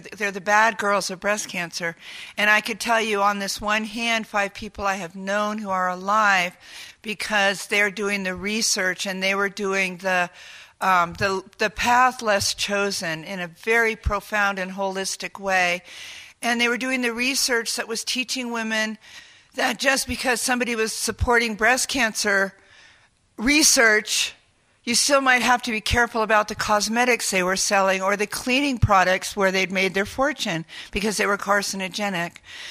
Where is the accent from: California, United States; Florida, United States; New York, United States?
California, United States; San Francisco; But I grew up on the Giants, and it was about just tears and pain and love.